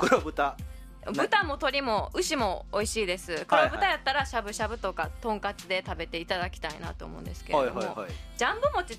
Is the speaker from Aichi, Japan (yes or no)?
no; Kagoshima, Japan; まあ観光地といえばですよ、私の地元、はい、どこでしょうか。